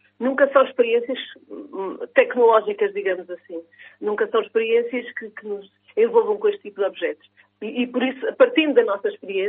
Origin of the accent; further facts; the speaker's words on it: Coimbra, Portugal; Eu sou de Coimbra, sim. E eu nasci em 78.